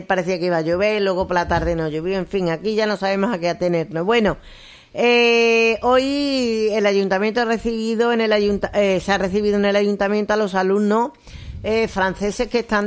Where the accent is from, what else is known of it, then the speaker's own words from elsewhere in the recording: Spain; somos el país europeo que tiene el prime time